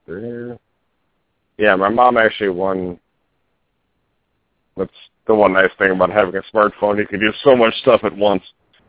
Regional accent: Houston, Texas, United States; born there; And as far as Texas goes, I was born in Memorial City Hospital in Houston.

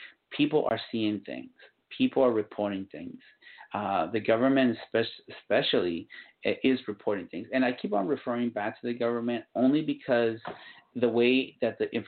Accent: Guatemala; We're getting, obviously, my people, Guatemalans, what's up?

